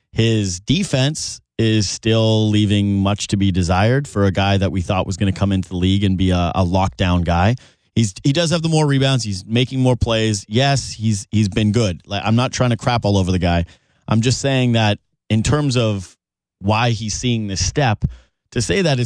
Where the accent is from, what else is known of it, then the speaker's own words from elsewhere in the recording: Canada; I'm Canadian. I cheer for the Canadian guys.